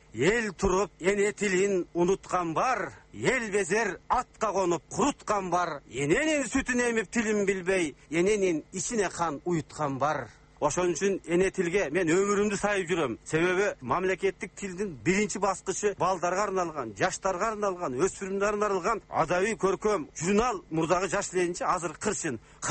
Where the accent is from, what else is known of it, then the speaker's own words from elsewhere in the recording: Tash-Kumyr, Jalal-Abad Region, Kyrgyzstan; Таш көмүр деген касиеттүү жер, себеби ал жерде кен чыгат. Таш көмүрдө менин балалыгым калган, таш көмүрдө менин жаштыгым калган.